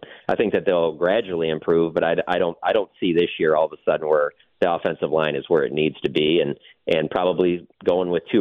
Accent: Detroit, Michigan, United States; so I'm from Detroit.

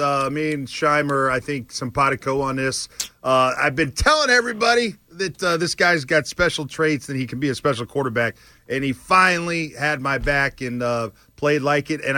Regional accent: Carlsbad, California, United States; I'm from San Diego.

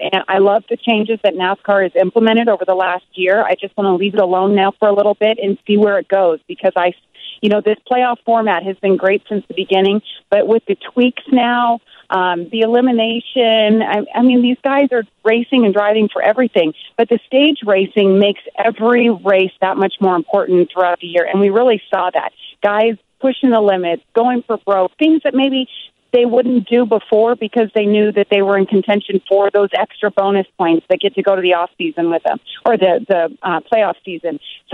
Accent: South Lake Tahoe, California, United States; I was born in South Lake Tahoe, California, so I grew up with snow and with cold, but it just doesn't get that cold there.

